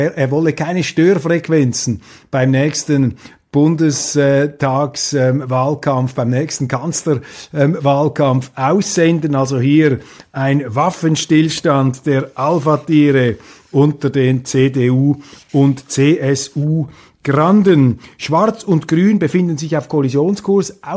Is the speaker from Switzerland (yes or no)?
yes; Switzerland; now in Germany; als Schweizer kann ich von außen nur sagen